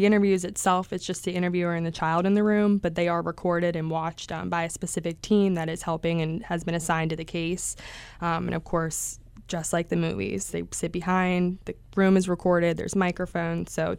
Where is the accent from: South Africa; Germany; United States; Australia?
United States; Baltimore, Maryland; now in Roseburg, United States; I'm very new to Roseburg. It's a very small town. I'm from Baltimore, Maryland.